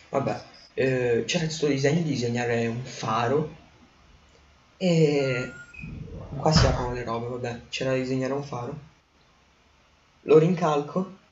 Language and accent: Italian; Angri, Campania, Italy; Vengo da Angri, in provincia di Salerno.